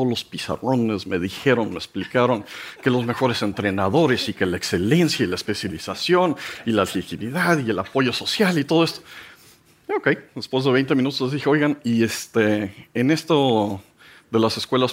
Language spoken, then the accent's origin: Spanish; Mexico; yo soy un pobre mexicano